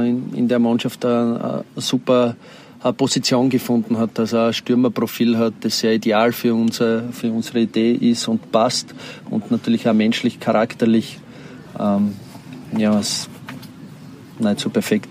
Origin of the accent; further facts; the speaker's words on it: Graz, Styria, Austria; beim Club, der einfach in meiner Heimat ist